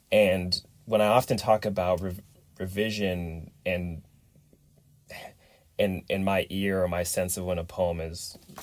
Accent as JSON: {"language": "English", "region": "Pacific Northwest", "country": "United States", "tie": "born or raised there", "said": "So, I grew up fishing in Pacific Northwest, salmon, steelhead, and some trout"}